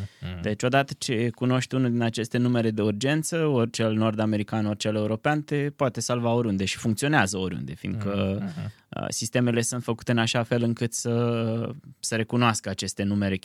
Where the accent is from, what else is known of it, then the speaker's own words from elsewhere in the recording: Piatra Neamț, Neamț County, Romania; De mic plecam de la Piatra Neamț, de unde sunt deloc, la Bacău sau la Bicaz cu trenul.